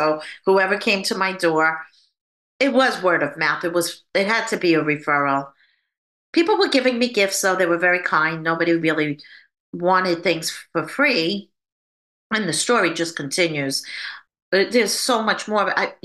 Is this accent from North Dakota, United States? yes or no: no; New York, United States; I'm a New Yorker, right?